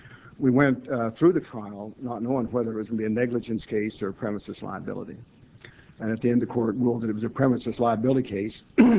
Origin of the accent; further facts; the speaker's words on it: Fort Collins, Colorado, United States; I'm from Fort Collins.